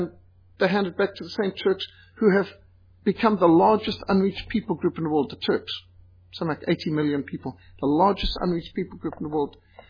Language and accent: English; Zimbabwe; I was brought up in Rhodesia, what today is Zimbabwe, amongst the Matabele.